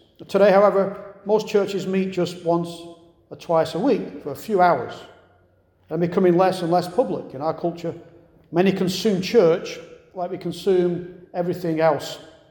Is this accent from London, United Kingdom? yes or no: no; Yorkshire and the Humber, United Kingdom; a place known as Hebden Bridge, not far from where I grew up in Northern England.